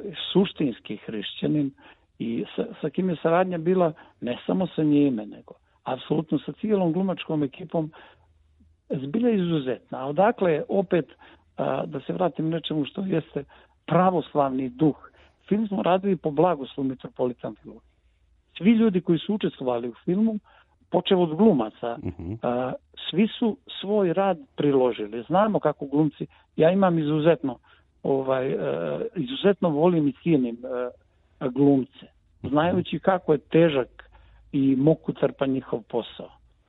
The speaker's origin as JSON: {"language": "Serbian", "country": "Montenegro", "said": "Ja sam Srbin iz Crne Gore. Zašto kažem iz Crne Gore? Možda to nisam trebao reći. Zna se da živim u Crnoj Gori."}